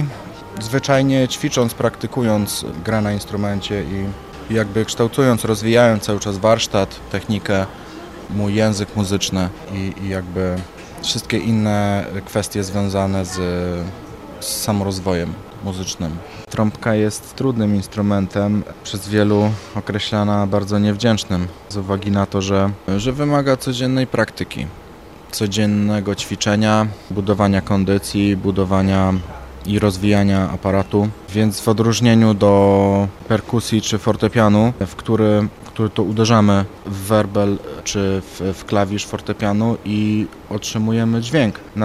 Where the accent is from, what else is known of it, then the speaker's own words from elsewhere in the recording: Janów Lubelski, Lublin Voivodeship, Poland; W Janowie Lubelskim, skąd pochodzę, istnieje orkiestra dęta